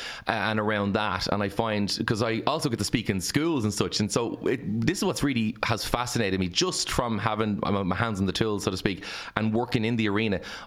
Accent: Ireland; And if someone says, yeah, I'm grand, we all do it as the Irish people, you know, say, I'm grand.

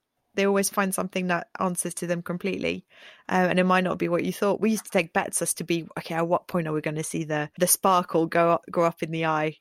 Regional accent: France; now in England; I'm a French person in England and I'm an English person in France.

